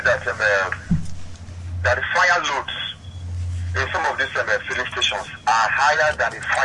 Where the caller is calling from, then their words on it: Lagos, Nigeria; Calling from Sari Gomu, in Lagos, yeah.